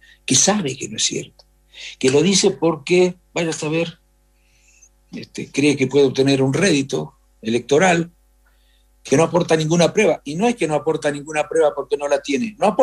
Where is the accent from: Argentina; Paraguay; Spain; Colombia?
Argentina; Chascomús, Buenos Aires Province; Yo soy de Chascomús, ¿no es cierto?